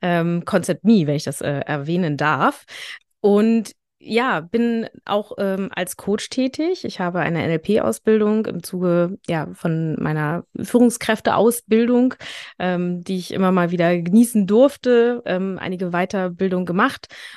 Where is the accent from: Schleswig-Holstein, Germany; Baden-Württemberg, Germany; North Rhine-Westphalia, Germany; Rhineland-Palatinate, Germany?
Schleswig-Holstein, Germany; ich wohne im wunderschönen Norden Hamburgs, gehört noch zu Schleswig-Holstein. Da bin ich auch aufgewachsen in Schleswig-Holstein.